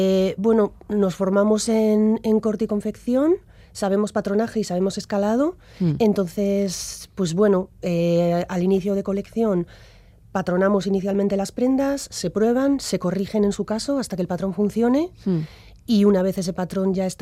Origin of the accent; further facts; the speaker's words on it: Bilbao, Basque Country, Spain; born there; nací en Bilbao. He vivido 11 años